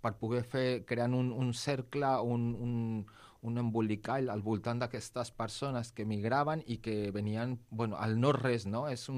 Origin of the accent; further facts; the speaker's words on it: Mexico; now in Spain; Jo mateix, jo vinc de Mèxic, vaig néixer allà i vaig arribar aquí l'any 96 i al monestir l'any 97.